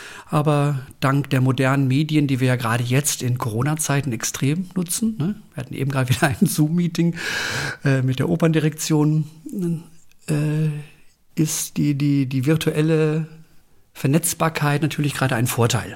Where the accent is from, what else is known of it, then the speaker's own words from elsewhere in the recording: Klosterbauerschaft, North Rhine-Westphalia, Germany; da bin ich im Ostwestfälischen in Klosterbauerschaft aufgewachsen, genau. Bin doch zur Schule gegangen, zur Grundschule, dann etwas später zum Gymnasium nach Bünde, das ist die nächstgrößere Stadt, so 6-7 Kilometer entfernt.